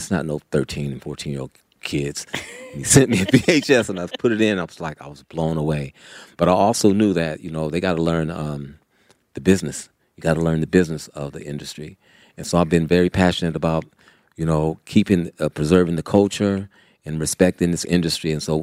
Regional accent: Oakland, California, United States; I grew up in West Oakland, Lower Bottoms, right across the street from Defermery Park.

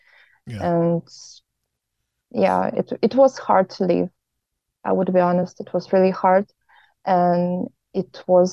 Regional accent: Odesa, Odesa Oblast, Ukraine; Originally, I'm from Odessa, Ukraine. It's a beautiful city near the sea, and right now my family is back in Ukraine.

